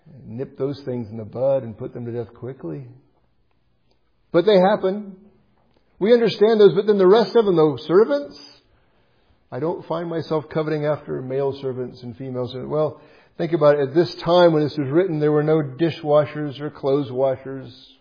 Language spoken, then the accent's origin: English; Iowa, United States; And since I'm from Iowa, I like this.